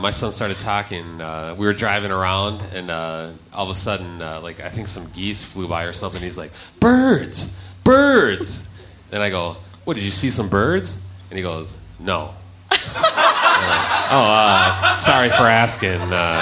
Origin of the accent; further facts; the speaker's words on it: Midwest, United States; Tell them I'm from the Midwest